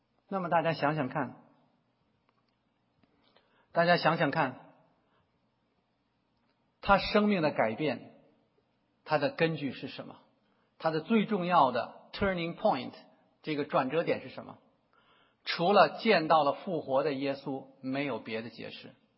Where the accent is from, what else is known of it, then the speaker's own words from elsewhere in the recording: Beijing, China; 我是北京人呢，我刚从北京回来，从北京的那个雾霾之下回来啊